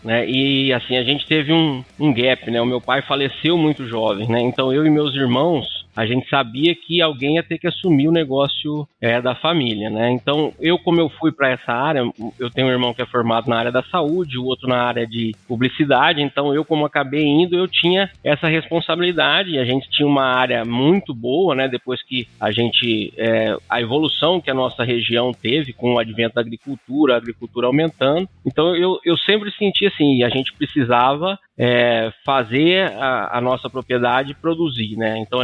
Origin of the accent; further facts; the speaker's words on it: Campo Grande, Mato Grosso do Sul, Brazil; born there; also born or lived in Maracaju; eu sou nascido em Campo Grande, nossa cidade morena, capital do MS querido, né? Mas a minha vida, assim, inteira, a gente veio sempre para Maracaju. Era a terra dos meus avós.